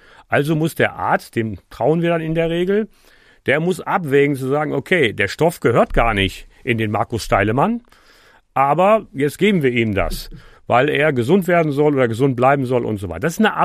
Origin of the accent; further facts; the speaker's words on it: Dormagen, North Rhine-Westphalia, Germany; Ich bin groß geworden in Dormagen am Rhein